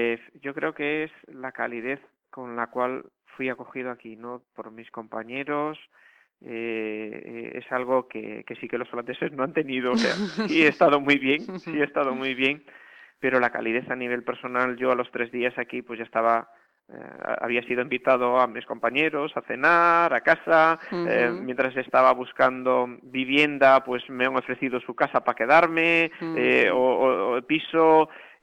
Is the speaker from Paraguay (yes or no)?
no; Galicia, Spain; also born or lived in Netherlands; yo soy gallego, o sea, yo he estado en muchísimos sitios, pero viajo a Galicia constantemente. Lo he hecho durante mi estancia en Holanda.